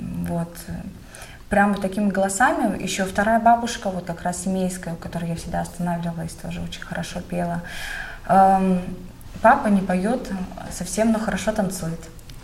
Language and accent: Russian; Novodesyatnikovo, Buryatia, Russia; Нет, Кяхтинский район, село Новодесятниково.